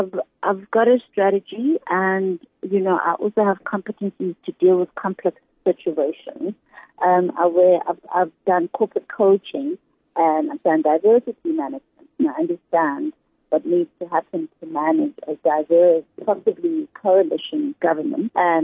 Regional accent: Mabopane, Gauteng, South Africa; now in Johannesburg, South Africa; Well, I grew up in Mabopane, which is in the northwest. Oh, no, it's actually in Gauteng. It used to be Botswana when I was growing up.

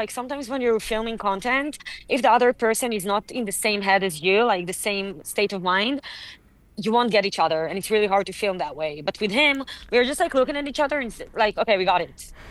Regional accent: Tel Aviv, Tel Aviv District, Israel; I'm born and raised in Tel Aviv.

